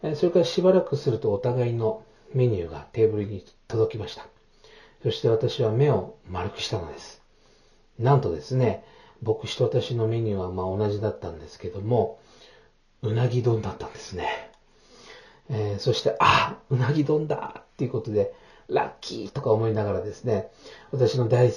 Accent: Okinawa, Japan; now in Tokyo, Japan; 東京に上京してからも郷土料理が恋しくなったりはほとんどしておりません。

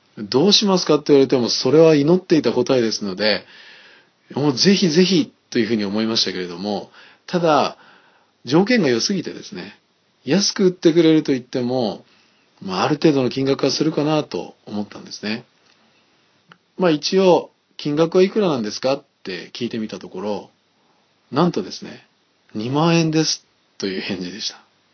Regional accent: Niigata, Japan; その会社は私の出身地の新潟市にある会社で、車がないと通勤が非常に大変なところにありました。

